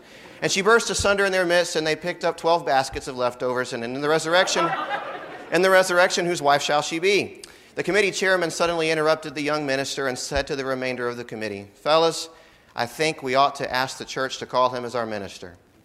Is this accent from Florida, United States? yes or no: yes; Ocala, Florida, United States; We've lived in between here and my hometown in Ocala, and it's great to be back in Haines City.